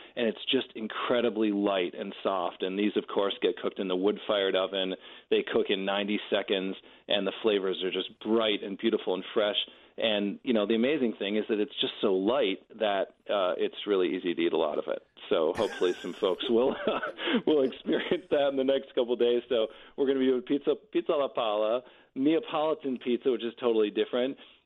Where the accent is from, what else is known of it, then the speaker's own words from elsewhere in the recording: Chicago, Illinois, United States; Dane, you and I are Chicagoans. I was raised here in Chicago. My parents are from Chicago. I'm raised on the deep dish.